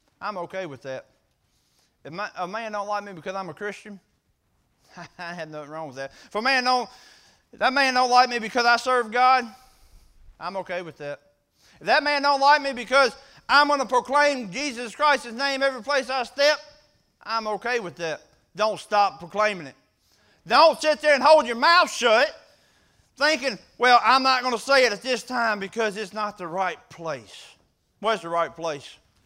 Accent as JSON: {"language": "English", "region": "Mississippi", "country": "United States", "said": "But she said, you're not from around here. I said, no, ma'am, I'm not. I'm from Mississippi."}